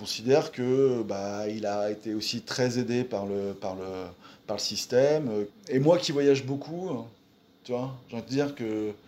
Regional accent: Normandy, France; je suis d'abord français, après je suis normand, et après je suis européen.

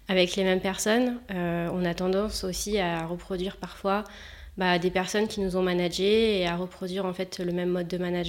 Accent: Lyon, Auvergne-Rhône-Alpes, France; j'ai 32 ans, je suis de Lyon

